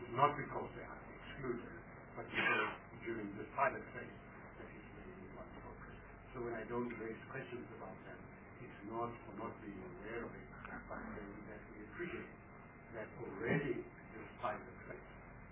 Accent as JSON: {"language": "English", "region": "Gauteng", "country": "South Africa", "said": "I'm from Gauteng."}